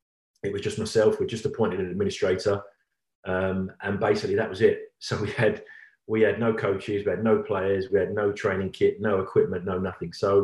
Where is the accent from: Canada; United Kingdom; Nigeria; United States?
United Kingdom; London; But at the time, as I said, growing up in East London, you know, no different, you know?